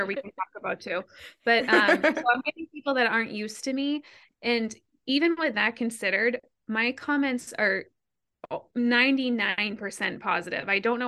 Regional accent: Boston, Massachusetts, United States; I'm from Boston, for those for listeners that don't know.

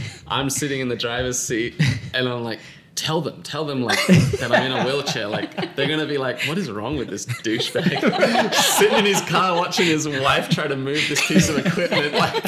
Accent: Australia; Yeah, so, I grew up in Australia and just, rode bikes for fun and eventually started racing with my brother at around age 6 and played Aussie rules footy

